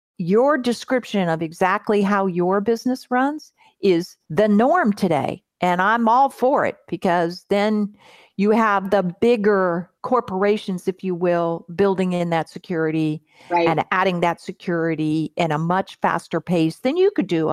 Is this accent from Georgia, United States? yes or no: yes; Mableton, Georgia, United States; But, you know, I grew up in Georgia, in Mableton, Georgia. We were a poor family.